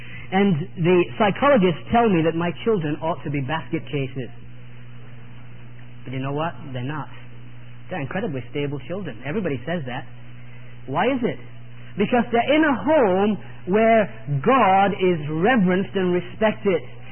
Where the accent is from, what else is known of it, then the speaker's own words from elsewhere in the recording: England, United Kingdom; You've probably guessed that I'm not from Washington, Georgia, really. That's just a front. I'm an Englishman.